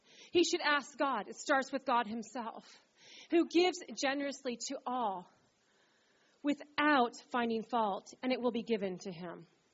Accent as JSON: {"language": "English", "town": "Sacramento", "region": "California", "country": "United States", "tie": "born or raised there", "said": "When I'd come visit my cousins here in Novato, I grew up in Sacramento"}